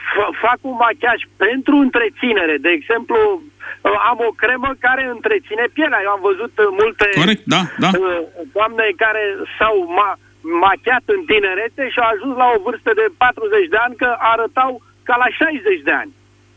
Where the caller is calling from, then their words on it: Bucharest, Romania; din București